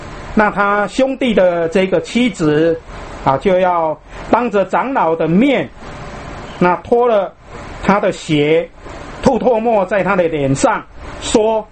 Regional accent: China; 那我们中国人有句俗话说，又要马儿好，或者说又要马儿跑，又要马儿不吃草

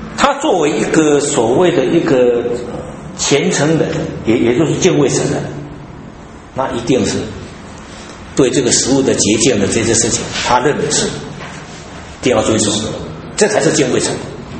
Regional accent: Taiwan; 我们台湾人奇怪，台湾人的风俗里面猪是最多的，从古到现在我们养猪事业是最发达的

